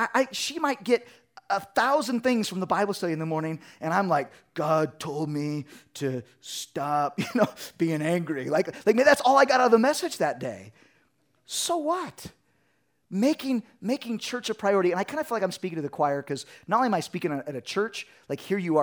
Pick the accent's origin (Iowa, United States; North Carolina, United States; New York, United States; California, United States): California, United States; I'm from California, so I'll sue. You know me. You know us Californians, we're always trying to sue.